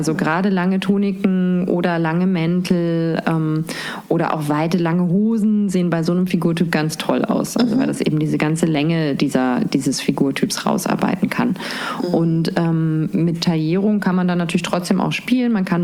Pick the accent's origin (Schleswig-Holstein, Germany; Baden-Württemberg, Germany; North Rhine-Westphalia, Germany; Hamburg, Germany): Hamburg, Germany; Aber sag ich als Hamburgerin auch noch, ey.